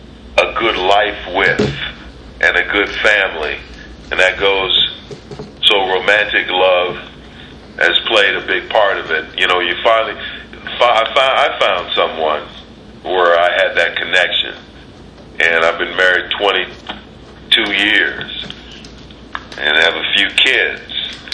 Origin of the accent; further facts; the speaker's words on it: St. Paul, Minnesota, United States; St. Paul, Minnesota.